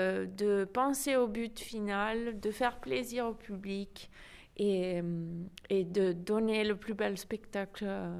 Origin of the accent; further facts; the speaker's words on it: Italy; French is a second language; Voilà, je suis italienne.